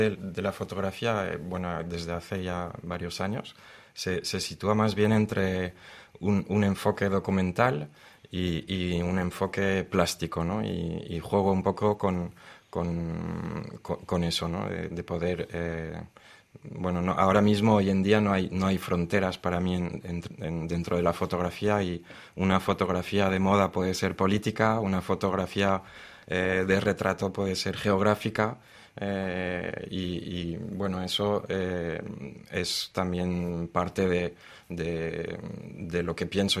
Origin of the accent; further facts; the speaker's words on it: Valencia, Valencian Community, Spain; also born or lived in France / Senegal; 4 años en Senegal. No me acuerdo de nada porque era un crío. Y luego, luego me fui a vivir con mi madre a España, en Valencia. He crecido en Valencia y es la ciudad donde más tiempo he vivido